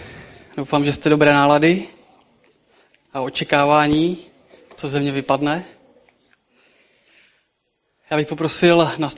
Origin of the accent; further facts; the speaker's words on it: Šluknov, Ústí nad Labem Region, Czechia; now in Varnsdorf, Czech Republic; tak mu to jako říkám, že ze Šluknova, potažmo z Varnsdorfu, teď už jsem vlastně z Varnsdorfu, jsem se přestěhoval